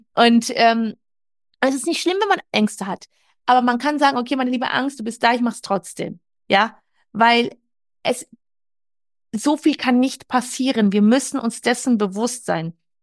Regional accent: Wuppertal, North Rhine-Westphalia, Germany; now in Munich, Germany; aufgewachsen bin ich im Wuppertal und studiert habe ich in Düsseldorf.

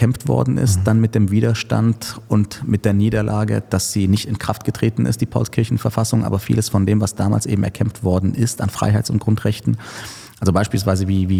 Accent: Ulm, Baden-Württemberg, Germany; ich bin in Ulm aufgewachsen

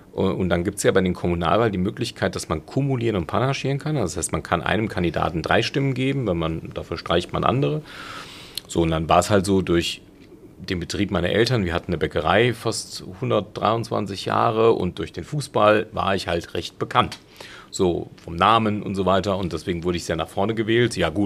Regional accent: Taunusstein, Hesse, Germany; also born or lived in Wiesbaden; Taunusstein ist ja meine Heimatstadt. Ich bin da geboren, also geboren bin ich in Wiesbaden, aber ich bin in Taunusstein aufgewachsen und habe mein Leben mit Ausnahme im Studium, da war ich mal weg, in Rom und in Mainz. Aber eigentlich immer dort gelebt.

